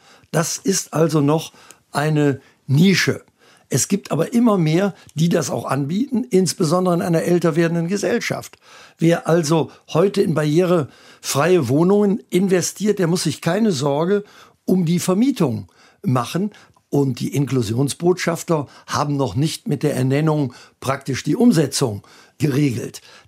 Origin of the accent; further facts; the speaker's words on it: Rhineland, Germany; Das ist deshalb eine jibbelige Frage, wie ich als Rheinländer sage